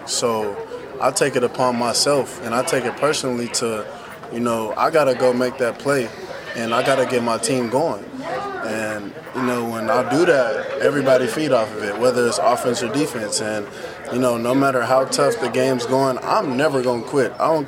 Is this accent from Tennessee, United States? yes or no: no; Oklahoma, United States; because, you know, I came from Oklahoma. We don't lose much there.